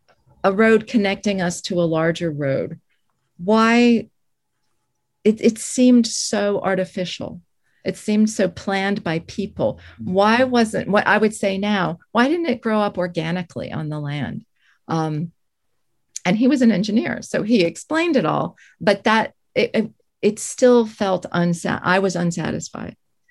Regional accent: New Jersey, United States; Suburban New Jersey gets more and more crowded. I'm from Essex County, which is very densely populated. When I grew up, there was still farmland nearby

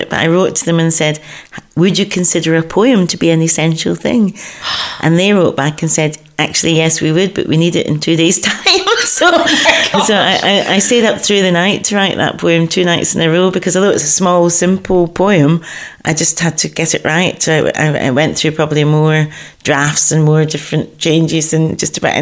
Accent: Glasgow, Scotland, United Kingdom; And obviously I'll always be connected to Glasgow because I'm Glaswegian, but it just feels a big shift.

